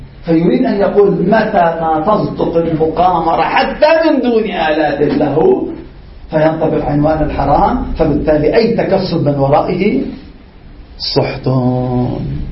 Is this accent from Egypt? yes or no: no; Lebanon; نحن عندنا في لبنان كثير اختلطت الحابل بالنابل